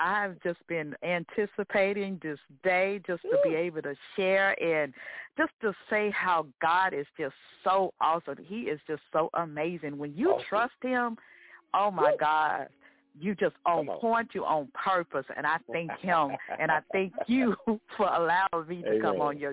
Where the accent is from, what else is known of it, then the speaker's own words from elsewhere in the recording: Yazoo City, Mississippi, United States; now in Houston, United States; But anyway, I come to you from Houston, Texas. But I was born and raised in Yazoo City, Mississippi. I always have to give homage to my hometown because that's where I'm from.